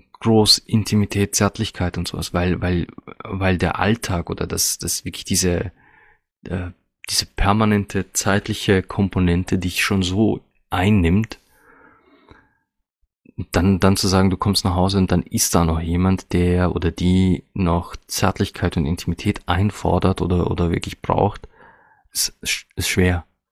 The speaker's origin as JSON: {"language": "German", "country": "Austria", "said": "Bei uns in Österreich gibt es das."}